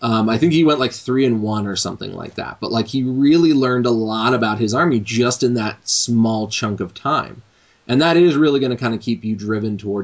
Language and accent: English; Canada; Never been there. We're Canadian.